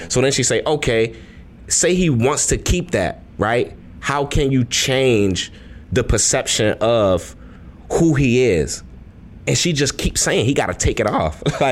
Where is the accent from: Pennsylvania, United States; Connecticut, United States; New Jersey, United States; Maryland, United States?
Maryland, United States; Baltimore; It's a stigma that's on Black culture, that's on our roots, right? I grew up in Baltimore, right? I'm subscribing to my culture, right?